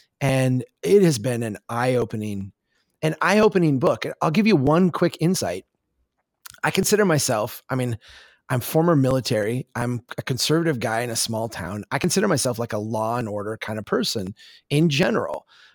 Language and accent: English; Minnesota, United States; And I actually feel like very prepared for winter, which as a Minnesotan is a really good feeling.